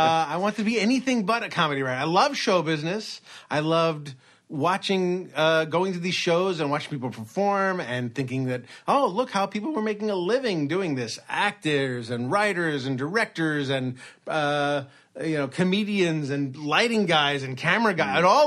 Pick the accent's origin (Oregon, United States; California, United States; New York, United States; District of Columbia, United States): New York, United States; Brooklyn; born there; I was born originally in Brooklyn, and he was born in Long Island.